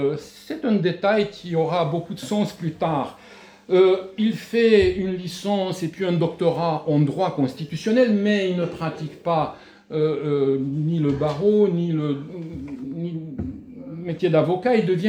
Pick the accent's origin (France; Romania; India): Romania; French is a second language; Nous ne sommes pas comme les autres. Non, nous sommes des Roumains, nous parlons la langue de Dante, nous parlons bon, très bien.